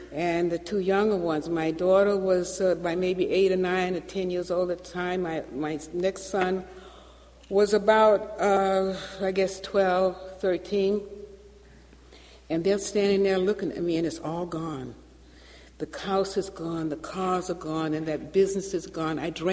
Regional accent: Atlanta, Georgia, United States; Now, growing up in Atlanta, you know, death was one of the things that was most fearful. Now, I grew up in the Baptist church

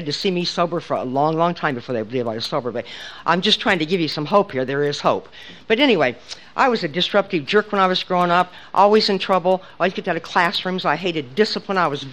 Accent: Nebraska, United States; when I was growing up in Nebraska, there just was not a lot of drugs on the street.

